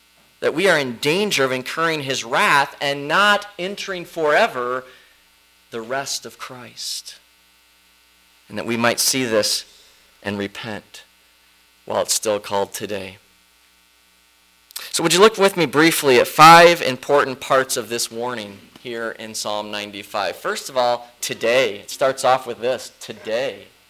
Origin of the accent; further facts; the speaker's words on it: Toledo, Ohio, United States; the church we grew up in back in Toledo.